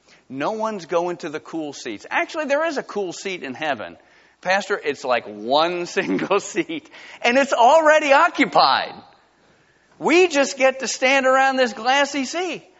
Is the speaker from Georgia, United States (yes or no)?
yes; Valdosta, Georgia, United States; Listen, I grew up in Valdosta, Georgia. It's all about football, folks.